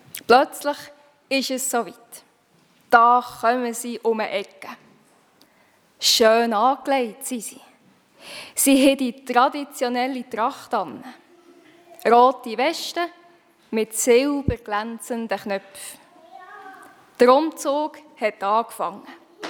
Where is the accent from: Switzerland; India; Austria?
Switzerland; Bei uns in der Schweiz hat das Winzerfest ein bisschen früher stattgefunden